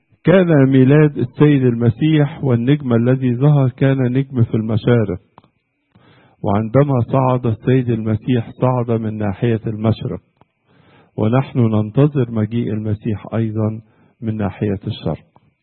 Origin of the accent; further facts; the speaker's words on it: Egypt; بلا شك عمل زي كده سبب فرح مش عندكم بس في استراليا، وكمان عندنا في مصر